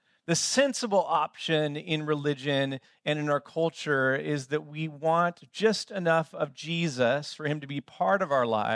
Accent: United States; it was embarrassing to me as an American with my Australian friends on how much we had.

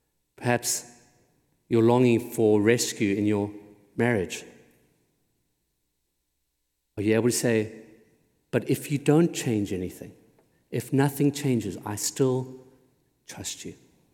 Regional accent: South Africa; You know, I grew up in in South Africa during apartheid

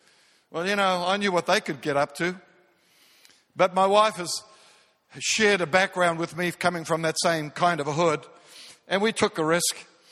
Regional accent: Auckland, New Zealand; some guys that I grew up with in South Auckland, New Zealand. And we grew up in a pretty tough hood.

